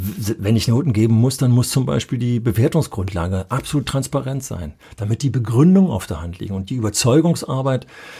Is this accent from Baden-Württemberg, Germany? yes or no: no; Berlin, Germany; Ich weiß noch ganz genau, dass ich als Berliner an die Nordsee kam